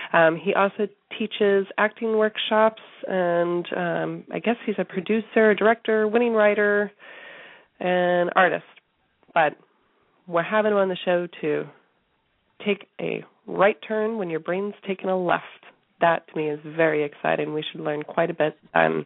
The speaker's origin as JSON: {"language": "English", "region": "Florida", "country": "United States", "said": "And I'm originally from Florida, so I can't appreciate this water as much as I can when I'm in Florida in July."}